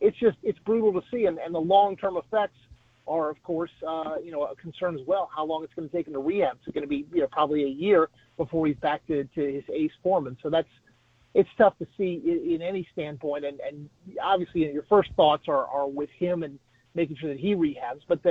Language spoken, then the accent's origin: English; Atlanta, Georgia, United States; You know, I'm being from Atlanta.